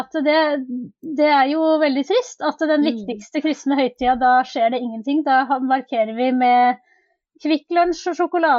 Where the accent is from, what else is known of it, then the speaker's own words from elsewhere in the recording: Toten, Innlandet, Norway; now in Stokke, Norway; Jeg er født og oppvokst på Toten.